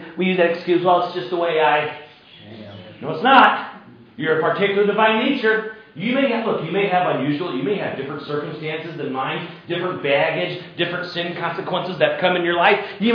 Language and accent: English; South Carolina, United States; Now, down south, where I grew up in South Carolina, we do this all the time.